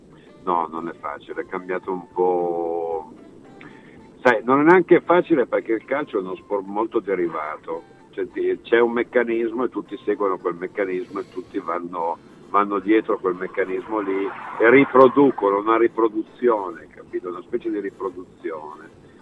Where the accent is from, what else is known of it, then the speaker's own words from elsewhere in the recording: Piedmont, Italy; Io sì, io sono piemontese.